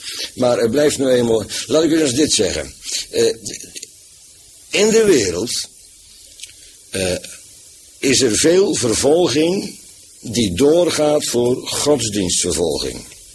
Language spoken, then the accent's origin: Dutch; Netherlands; Wij zijn natuurlijk, zijn we Nederlanders, natuurlijk.